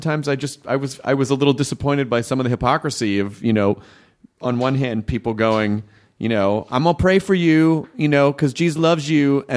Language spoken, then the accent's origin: English; the South, United States; And growing up in the South, there's a giant that's the Bible Belt.